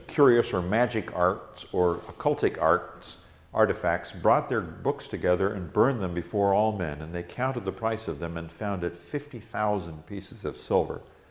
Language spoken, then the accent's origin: English; Chico, California, United States; I know when I go back to my hometown in Chico, California, and I go to the church where I grew up